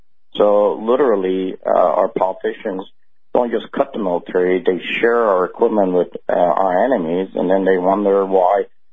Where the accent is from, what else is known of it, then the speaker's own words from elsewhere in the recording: Iran; English is a second language; I grew up in Iran. I saw the revolution.